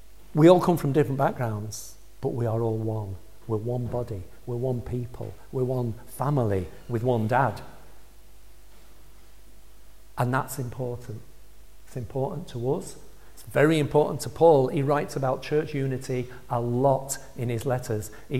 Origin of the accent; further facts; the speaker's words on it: Manchester, North West England, United Kingdom; also born or lived in Leeds; now in Selby, United Kingdom; I grew up in Manchester. We lived most of our married lives in Leeds. We're city people. We come here to live in Selby.